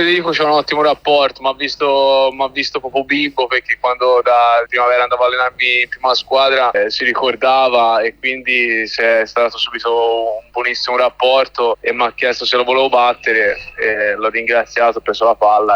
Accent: Livorno, Tuscany, Italy; born there; Per tanto amore verso la città dove siamo nati, perché giocare a Livorno per un livornese penso sia il massimo

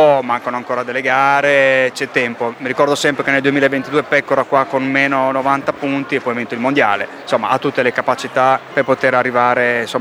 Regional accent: Rimini, Emilia-Romagna, Italy; fammelo dire da riminese

